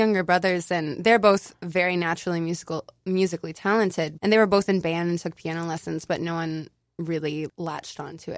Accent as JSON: {"language": "English", "region": "Midwest", "country": "United States", "tie": "born or raised there", "lives_now": "New York City, United States", "said": "I had this glammed up, romantic view of what New York City was going to be like as a musician, and growing up in the Midwest"}